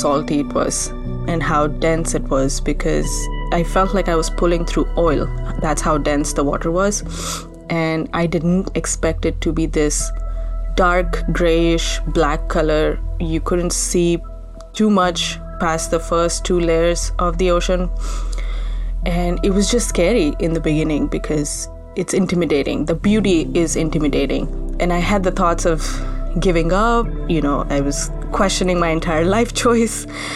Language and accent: English; India; I'm from India.